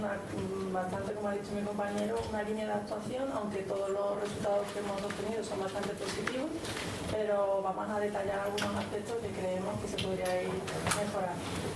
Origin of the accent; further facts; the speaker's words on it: Málaga, Andalusia, Spain; Somos una población malagueña bastante abierta a que las personas vengan aquí